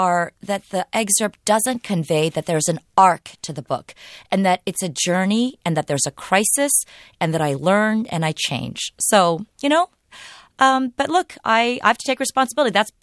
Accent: California, United States; Because, first of all, I'm not an immigrant. You know, I was raised in the United States, here in California.

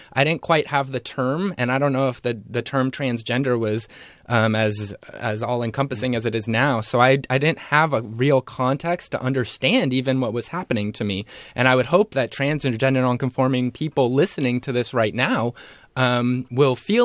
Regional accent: Los Angeles, California, United States; I grew up in Los Angeles. So I grew up in the Valley of Los Angeles. But also, like, I'm also a Jewish person, and I grew up in a somewhat Jewish bubble.

